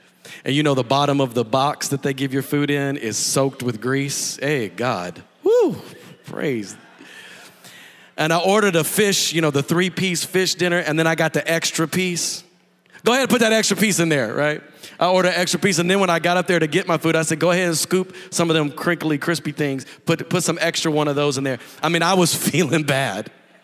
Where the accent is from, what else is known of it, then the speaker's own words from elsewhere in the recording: Texas, United States; I grew up east of Dallas and was driving back down to Waco and down to Austin